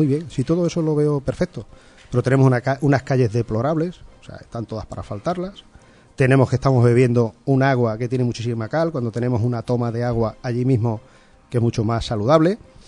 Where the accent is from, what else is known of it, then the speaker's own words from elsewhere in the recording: Torrefresneda, Extremadura, Spain; quiero llevar a mi pueblo y a mi pueblo Guareña también, pues bueno, a una cordialidad, a un desarrollo y a que se pueda, de alguna manera, poder estar en Guareña o en Torrefresneda independientemente